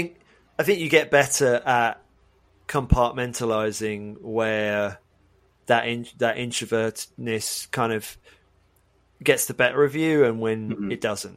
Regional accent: United Kingdom; I have the double whammy of being British

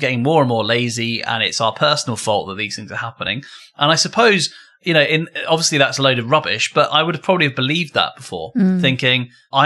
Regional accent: East of England, United Kingdom; Edinburgh? No, I'm not from Edinburgh either. But Norfolk is kind of, for those people outside of the UK, it's kind of like the eastern side

